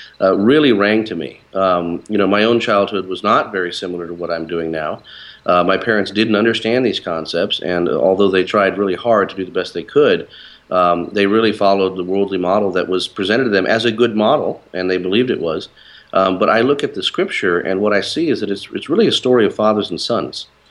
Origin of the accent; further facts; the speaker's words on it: Maui, Hawaii, United States; Whereas I grew up on Maui, Hawaii, a little bit more in the country.